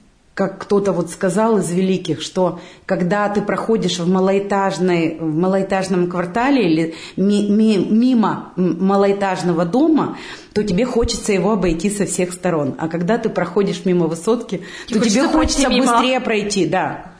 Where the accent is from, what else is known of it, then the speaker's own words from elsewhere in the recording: Krasnodar Krai, Russia; я родилась и выросла на Кубани